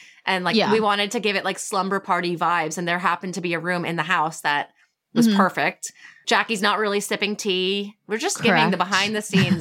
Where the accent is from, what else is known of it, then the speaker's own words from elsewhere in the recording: Colorado, United States; I'm from Colorado, and in 2019, I went to an event in Denver